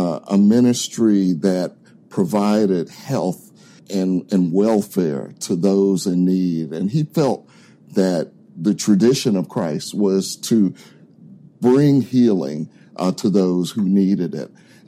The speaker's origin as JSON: {"language": "English", "town": "Nashville", "region": "Tennessee", "country": "United States", "tie": "born or raised there", "said": "when I grew up here in Nashville, Tennessee, I grew up around a community of mentors who happened to be African-American physicians."}